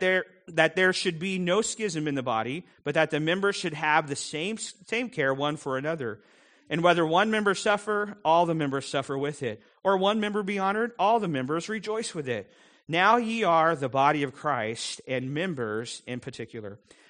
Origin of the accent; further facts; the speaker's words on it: Ponca City, Oklahoma, United States; born there; I was born in Ponca City, Oklahoma